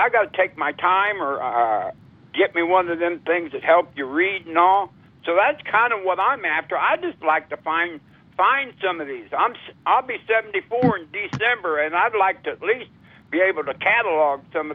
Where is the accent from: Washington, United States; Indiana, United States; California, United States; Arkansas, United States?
Indiana, United States; I'm from Indiana.